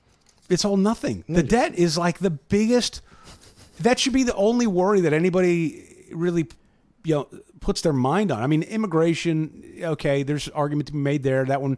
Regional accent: United States; It was never something that was front of mind to me, right? As just an American going about my daily.

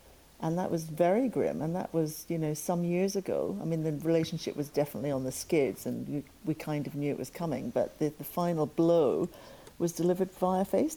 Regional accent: Scotland, United Kingdom; I'm Scottish

